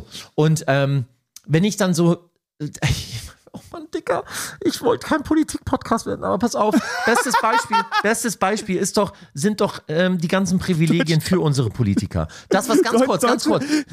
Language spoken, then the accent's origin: German; Leipzig, Saxony, Germany; born there; also wir kommen ja ursprünglich aus dem Osten, so, wir sind ja in Leipzig, also ich bin in Leipzig geboren, mein Papa ist damals von Stade rüber in den Osten